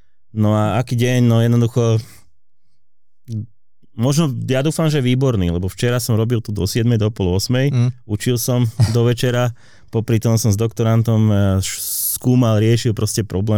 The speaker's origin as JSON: {"language": "Slovak", "town": "Trnava", "region": "Trnava Region", "country": "Slovakia", "said": "že je v Trnave, a ja som Trnavčan"}